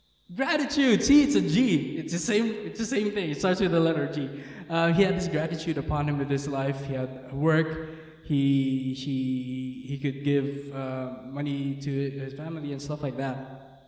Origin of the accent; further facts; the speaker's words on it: Philippines; I grew up in the Philippines, but like my parents wanted me to speak English. I don't know how to speak my native tongue that well. So I was struggling, man, because I come from the Philippines at South, okay? South is, we speak a different language